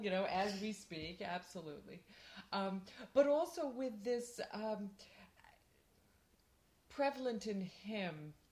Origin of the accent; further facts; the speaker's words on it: United States; As you can hear, I'm American